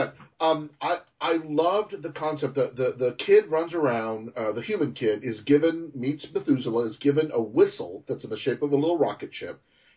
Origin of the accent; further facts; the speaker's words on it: Brownsville, Texas, United States; I grew up in Brownsville, Texas, in the border town, and we would get a bunch of English translated Japanese shows.